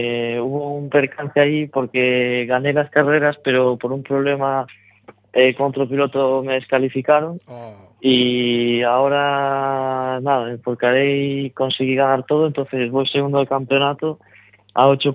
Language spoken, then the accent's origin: Spanish; Galicia, Spain; como buen gallego